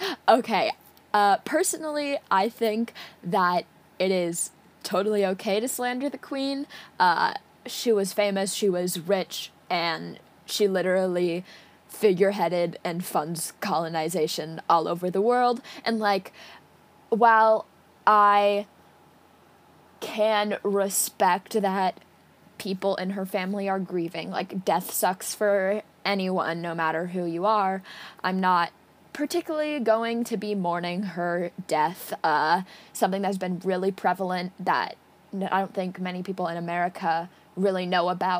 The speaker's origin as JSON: {"language": "English", "country": "United States", "said": "I obviously I can't say too much or like I'm an American, and, like, we've done that too"}